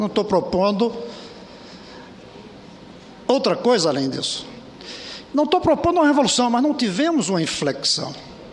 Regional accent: Brazil; Eu vou sentir falta como brasileiro

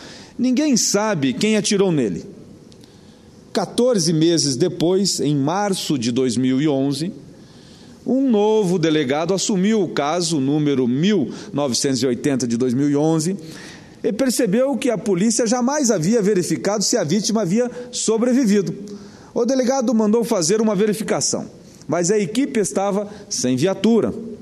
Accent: Santa Catarina, Brazil; Santa Catarina é minha terra natal … nascido e criado naquela região, veio nos anos 50 para o Paraná.

